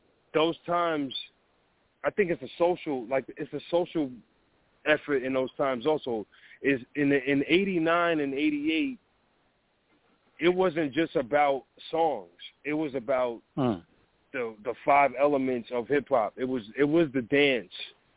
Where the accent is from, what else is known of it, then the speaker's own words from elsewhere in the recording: Far Rockaway, New York, United States; I'm from Far Rock, Queens, and South Jamaica, and I'm from Hollis also. So I moved around a little bit. I grew up in Far Rock first, and then I moved to Southside